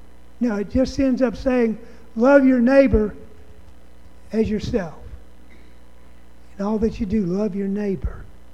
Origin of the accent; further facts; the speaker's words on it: Mobile, Alabama, United States; in the neighborhood where I grew up in Mobile, Alabama, we were real good at going around at night in the car and dumping over people's trash cans